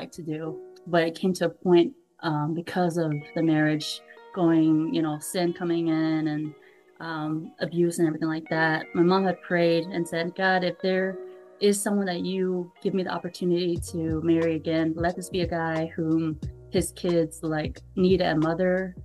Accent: North Carolina, United States; Well, I moved here in Michigan in like 2012, one of the worst winters ever. But before that, just being in North Carolina, it was chill.

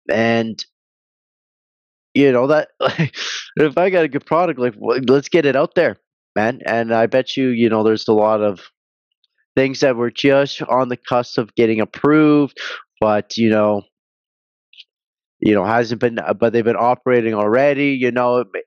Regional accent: Canada; I'm Canadian, right?

